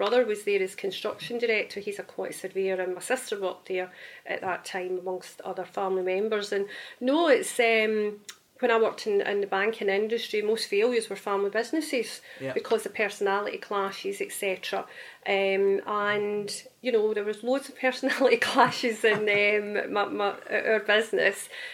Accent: Kilmarnock, Scotland, United Kingdom; also born or lived in Glasgow; So being a kid, growing up in Kilmarnock, we had a great community then, and we have a great community now

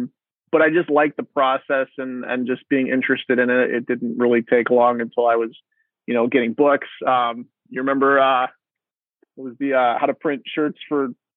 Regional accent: Glendale, Wisconsin, United States; I grew up in Glendale. So kind of the north side.

